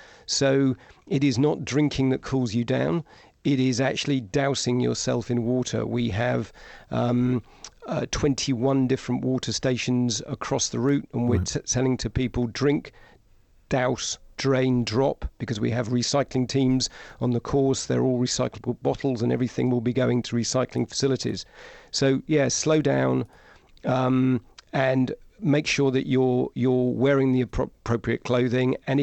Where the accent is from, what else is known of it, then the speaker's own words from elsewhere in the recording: London, United Kingdom; But it's part and parcel of being a Londoner and in London.